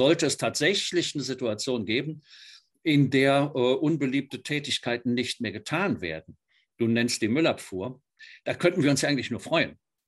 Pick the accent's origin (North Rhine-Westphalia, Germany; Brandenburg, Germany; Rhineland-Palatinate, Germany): North Rhine-Westphalia, Germany; Bonn; ich bin ja aus Bonn